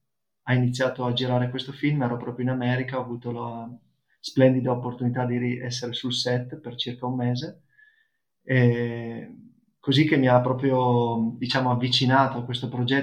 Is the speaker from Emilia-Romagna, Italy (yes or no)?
no; Piedmont, Italy; now in Assisi, Italy; io sono originario del Piemonte